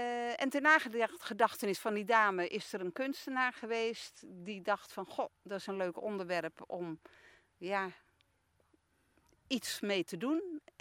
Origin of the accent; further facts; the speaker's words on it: Amsterdam, North Holland, Netherlands; born there; Nee, geboren in Amsterdam en woonachtig in Brabant.